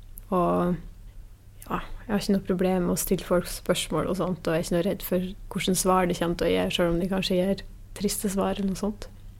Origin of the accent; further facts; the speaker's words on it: Korgen, Nordland, Norway; Jeg kommer fra Korgen I hennes kommune